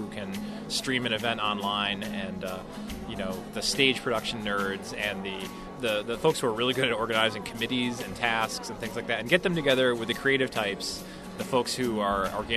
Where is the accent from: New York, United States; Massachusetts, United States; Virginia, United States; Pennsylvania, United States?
New York, United States; Buffalo; I'm from Buffalo, New York